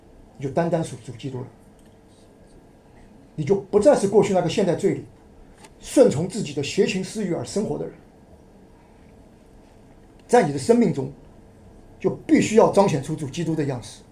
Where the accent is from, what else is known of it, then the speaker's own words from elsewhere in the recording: China; 我们中国人把人生的两大转折点说成红白喜事